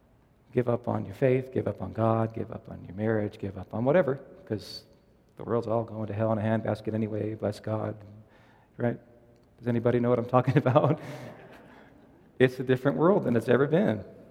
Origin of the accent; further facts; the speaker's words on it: the South, United States; And see, we're from the South, so people throw shoes at you and hankies and donuts, you name it, right?